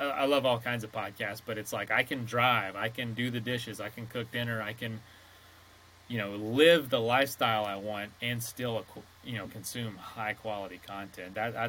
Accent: Florida, United States; I grew up in Central Florida, and yeah, just kind of grew up in the orange groves

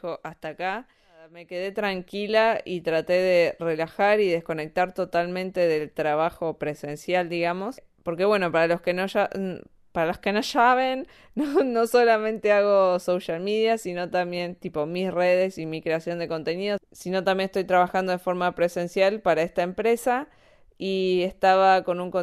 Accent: Argentina; yo soy de Argentina, tengo las cosas más claras, me desenvolví en el mundo de otra forma.

